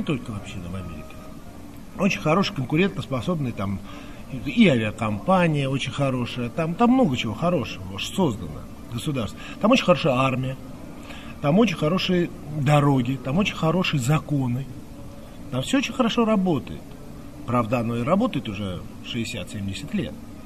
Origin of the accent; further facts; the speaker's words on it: Armenia; И эта страна, наша страна, вернее, Армения, моя малая родина